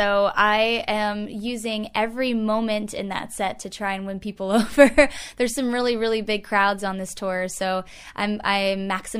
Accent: Florida, United States; I'm a Florida girl. I grew up in Florida.

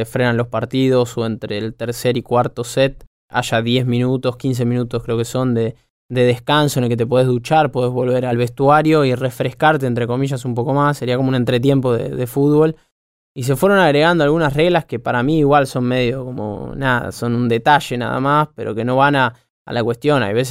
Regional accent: Argentina; Yo me siento muy, muy argentino

